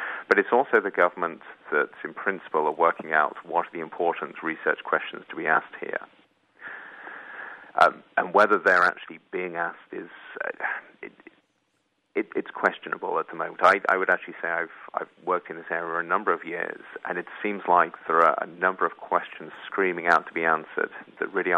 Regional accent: United Kingdom; I always find this fun being a European. I come from Britain

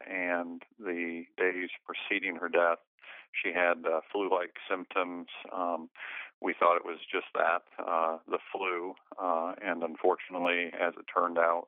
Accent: Quincy, Illinois, United States; I grew up in Quincy, Illinois. Spent most of my life here in Quincy

